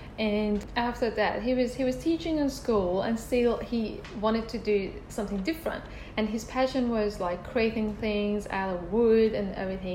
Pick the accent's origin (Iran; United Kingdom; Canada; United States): Iran; Isfahan; I was born and grew up in this beautiful city in Iran, which called Isfahan. Isfahan is a city in central Iran, and let's say it's 4 or 5 hours driving by car to Tehran, which is the capital.